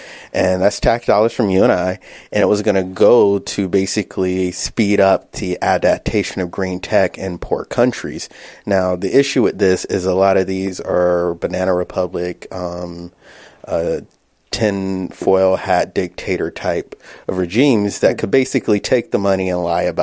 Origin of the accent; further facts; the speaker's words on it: United States; I'm not trying to brag here, but that's hardly an accomplishment as an American.